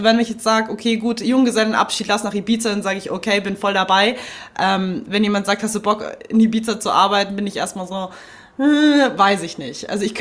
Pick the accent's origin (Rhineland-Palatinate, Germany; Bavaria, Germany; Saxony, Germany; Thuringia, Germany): Bavaria, Germany; Munich; also ich bin in München groß geworden